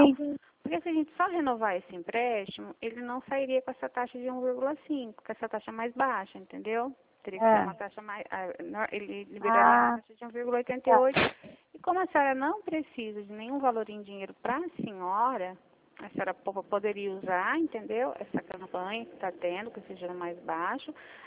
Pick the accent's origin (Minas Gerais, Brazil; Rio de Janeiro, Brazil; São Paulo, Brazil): São Paulo, Brazil; Presidente Prudente; Sou de Presidente Prudente, São Paulo